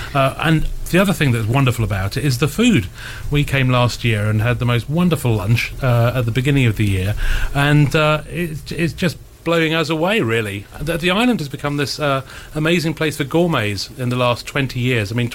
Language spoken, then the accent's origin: English; Bembridge, South East England, United Kingdom; Well, we're from Bembridge, and, of course, well, you can almost put your hand out of the window